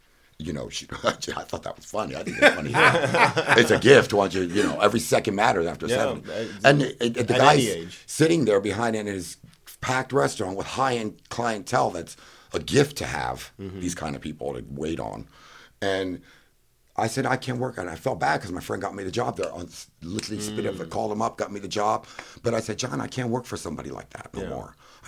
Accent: Fort Lauderdale, Florida, United States; also born or lived in Miami; I was born in Miami, born in Fort Lauderdale, and raised.

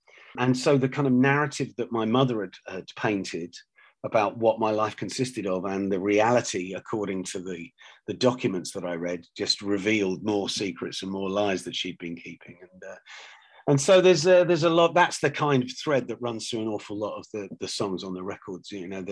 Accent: London, United Kingdom; born there; I was born in London to an Irish mother

